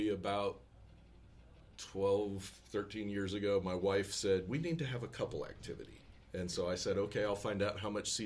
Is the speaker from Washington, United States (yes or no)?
no; Kansas, United States; Grew up in suburbs of Kansas City on the Kansas side and came down here for